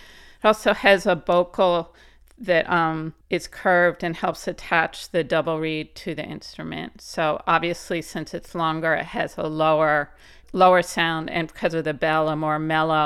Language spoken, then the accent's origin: English; Winmore, Pennsylvania, United States; I grew up in Winmore, PA, and went to Springside School